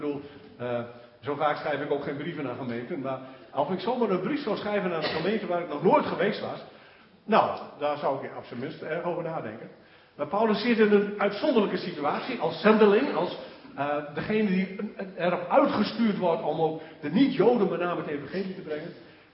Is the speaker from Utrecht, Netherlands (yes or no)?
no; Groningen, Netherlands; Nou hebben wij er als Groningers sowieso niet zo'n neiging toe